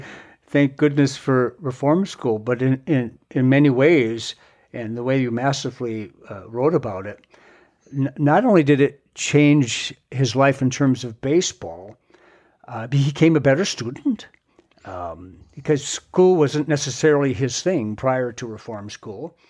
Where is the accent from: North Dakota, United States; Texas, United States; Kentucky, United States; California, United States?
North Dakota, United States; Fargo; So what I was going to say, we grew up in Fargo, our formative years.